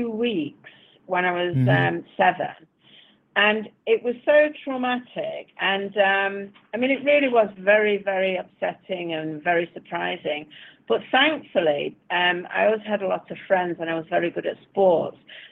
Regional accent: Manchester, North West England, United Kingdom; I'm a writer. I'm from Manchester, England.

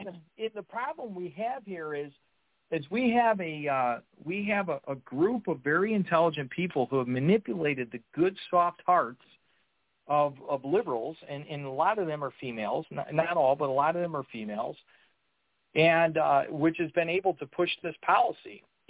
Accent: Chicago, Illinois, United States; You know, you could tell I'm from Chicago, right? Hey, yo.

